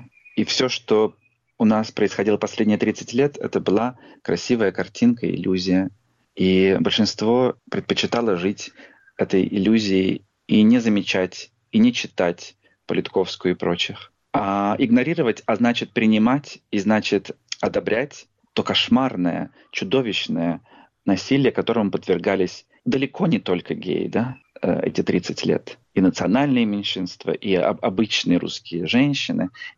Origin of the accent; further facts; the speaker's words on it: Kemerovo, Kemerovo Oblast, Russia; когда в предыдущий мой приезд в мой родной город Кемерово вечером я вышел в кино в торговый центр